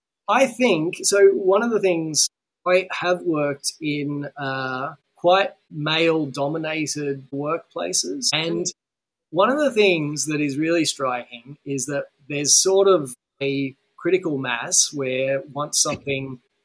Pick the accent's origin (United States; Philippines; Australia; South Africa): Australia; being in the UK as an Australian